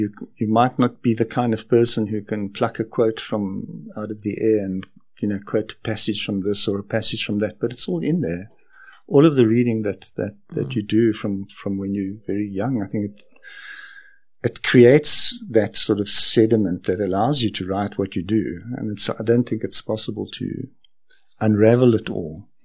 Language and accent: English; Pretoria, Gauteng, South Africa; now in Johannesburg, South Africa; I didn't grow up in Johannesburg, so I'm not born and bred Joburg. Mm. I grew up in Pretoria and came to Johannesburg when I came to study at Wits.